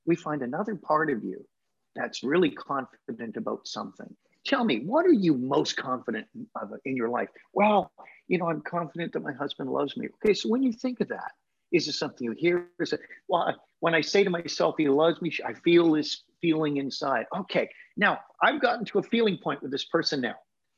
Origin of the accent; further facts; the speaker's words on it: United Kingdom; even though I'm a British Presbyterian, he's like a Jewish comic.